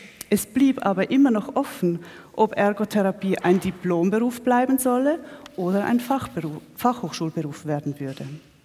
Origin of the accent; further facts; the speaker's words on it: Switzerland; accent: Swiss; Das ist Hochdeutsch mit Schweizer Akzent.